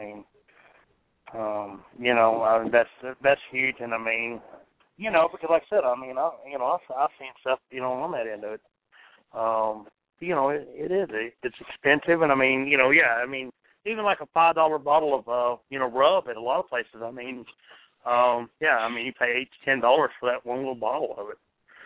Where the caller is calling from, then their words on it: Texas, United States; I live in Texas, West Texas. I mean, we're 60 miles from New Mexico. So, you know, we're on the far end of West Texas.